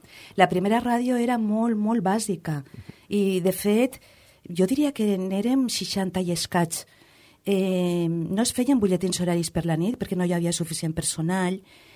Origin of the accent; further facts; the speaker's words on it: Alcoi, Valencian Community, Spain; moved away as an adult; also born or lived in Barcelona; Jo venia d'Alcoi, on els meus pares i el meu germà, que té 7 anys més que jo, parlaven en valencià. Però a mi, que era una senyorita que s'havia criat en una escola de monges en aquell tardofranquisme, em parlaven en castellà.